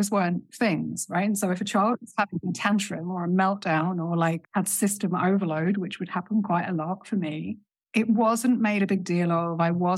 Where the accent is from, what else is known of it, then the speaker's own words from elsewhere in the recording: England, United Kingdom; accent: English; now in Spain; So my accent is English, currently in Spain.